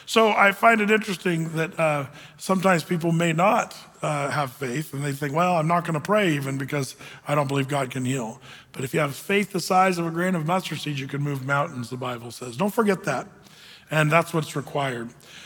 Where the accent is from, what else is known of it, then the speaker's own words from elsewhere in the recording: California, United States; born there; I tried to tell a person from Tana once that I was born in California and it's not heaven.